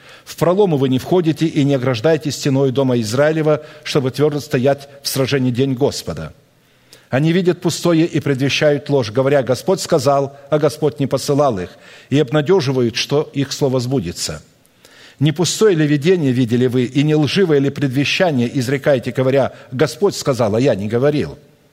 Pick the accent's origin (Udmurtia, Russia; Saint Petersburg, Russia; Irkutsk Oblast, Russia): Irkutsk Oblast, Russia; Irkutsk; born there; Я родился в Иркутске, в России, но я не являюсь патриотом этой страны и никогда не являлся, когда жил там.